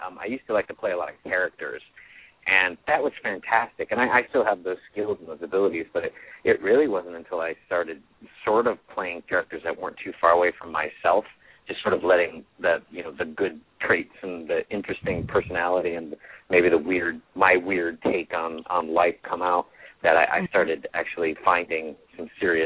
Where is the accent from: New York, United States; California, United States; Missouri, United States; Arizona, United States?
Arizona, United States; Bullhead City; also born or lived in Flint, Michigan; I grew up in Bullhead City, Arizona. I'm originally from Flint, Michigan. My parents are both teachers. We moved out to Bullhead City when I was six, so I lived there from 1982 until I went to college.